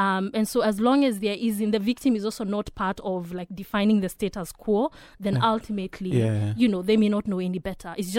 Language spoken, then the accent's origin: English; Kenya; I'm from Kenya, like back home